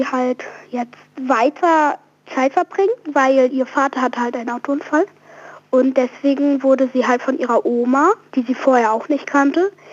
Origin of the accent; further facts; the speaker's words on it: Kiel, Schleswig-Holstein, Germany; Ich bin 11 Jahre alt und ich komme aus Kiel.